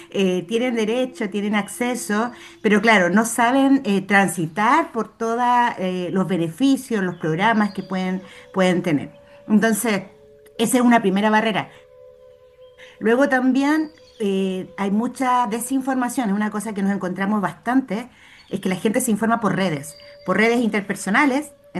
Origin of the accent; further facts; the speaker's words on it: Chile; lo que nosotros tenemos como personas chilenas en relación a la salud